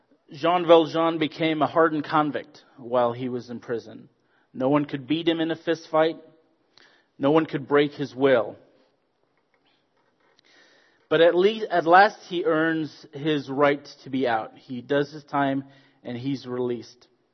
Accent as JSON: {"language": "English", "country": "Zambia", "said": "I am originally from Zambia. I was born in Zambia, and I'm half South African as well. My father's Zambian, and my mother's South African."}